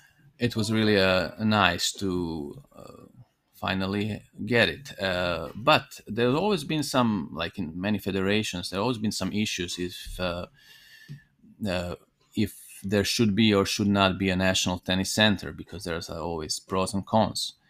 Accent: Croatia; now in Sweden; Well, I'm coming from Croatia, where I started to play tennis and spend my junior years there.

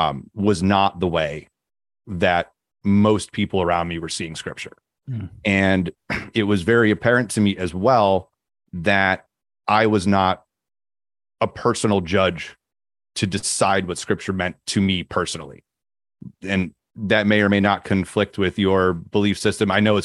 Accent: Connecticut, United States; I was brought up in the Roman Catholic Church. Okay. And very early on, I found that I took it seriously. I didn't take school seriously. Like, I went to a Roman Catholic school. We were part of the parish. Everybody knew everybody. It was a good, solid community here in Southern Conne

